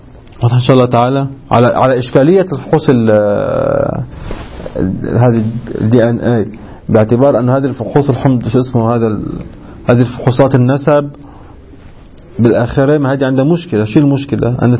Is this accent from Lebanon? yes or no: yes; Lebanon